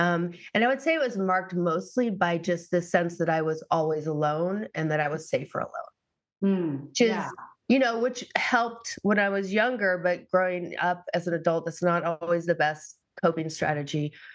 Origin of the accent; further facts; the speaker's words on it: Massachusetts, United States; I grew up in Massachusetts. So I remember reading a lot of stories about girls my age in California, you know, like that was the promised land.